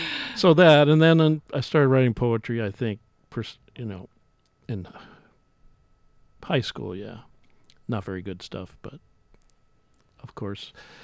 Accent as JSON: {"language": "English", "town": "Eugene", "region": "Oregon", "country": "United States", "tie": "born there", "also_born_or_lived": "Wisconsin", "said": "and for a couple of years they were looking for oil in Oregon, which they never found, but that's why I was born in Eugene."}